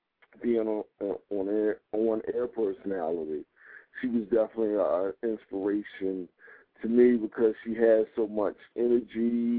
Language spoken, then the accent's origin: English; Atlantic City, New Jersey, United States; Born and raised in Atlantic City, New Jersey. Section of town I'm from is called Maryland Avenue, but you could probably fit the whole city inside of West Philadelphia or North Philly.